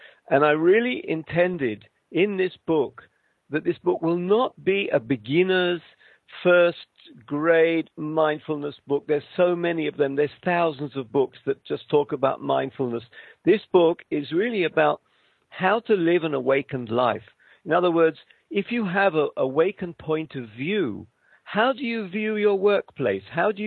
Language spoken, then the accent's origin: English; United Kingdom; I'm British.